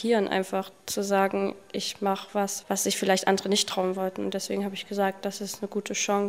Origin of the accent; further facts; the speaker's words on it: Leipzig, Saxony, Germany; ich komme aus Leipzig, bin 17 Jahre alt.